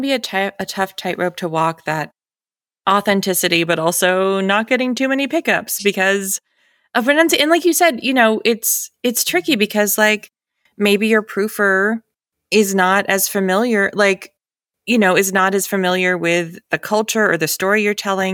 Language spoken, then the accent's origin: English; New England, United States; accent: New England; 80% of my notes were about my New England accent, unintentional New England accent.